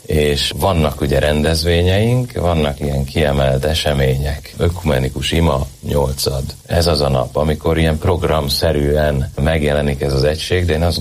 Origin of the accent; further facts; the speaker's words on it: Eger, Heves, Hungary; now in Miskolc, Hungary; Igen, én legalábbis egri vagyok eredetileg, de jelenleg Miskolcon szolgálok